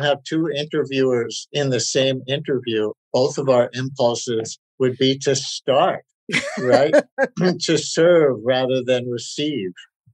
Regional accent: New York City, New York, United States; I grew up in Queens listening to a lot of radio, both music and news.

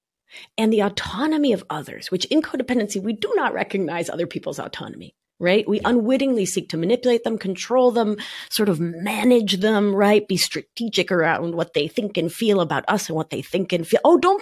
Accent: Buenos Aires, Argentina; now in New York, United States; I mean, I'm a New Yorker from Buenos Aires. Speed is in my brain.

